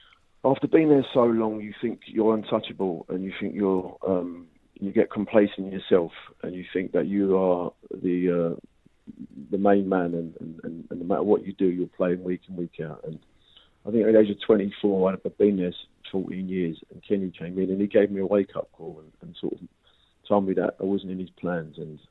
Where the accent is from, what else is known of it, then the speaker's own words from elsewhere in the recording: Highbury, London, United Kingdom; because I grew up in Highbury